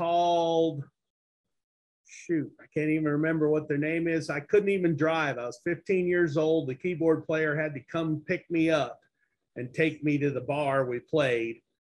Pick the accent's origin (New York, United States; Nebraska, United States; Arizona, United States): Nebraska, United States; In a little town just north of Omaha, Nebraska. Farm boy, was raised on a farm, pigs and cows and horses